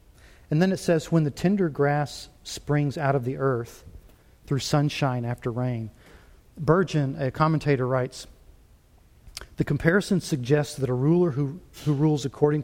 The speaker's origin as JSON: {"language": "English", "region": "Louisiana", "country": "United States", "tie": "born or raised there", "said": "I grew up in Louisiana, so I never heard of Maui."}